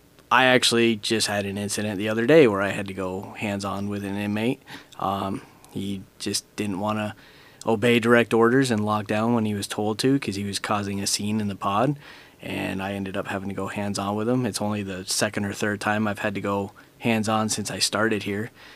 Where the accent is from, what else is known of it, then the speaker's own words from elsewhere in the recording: New York, United States; Okay, so I come from New York originally. I am not from here. My wife is. My wife's from this area. And before we moved down here, I was born and raised in New York.